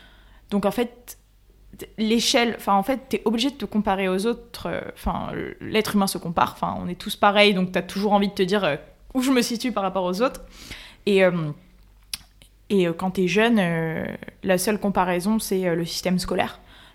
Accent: Marseille, Provence-Alpes-Côte d'Azur, France; je venais de Marseille. J'avais un peu les codes de Marseille.

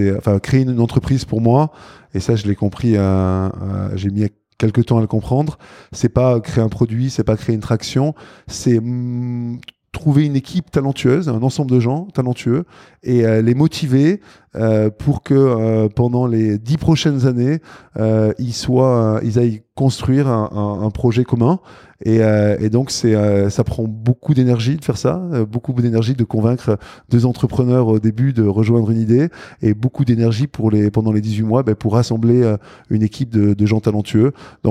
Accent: south of France, France; accent: Belgian; now in Belgium; Donc je viens d'un petit village du sud de la France.

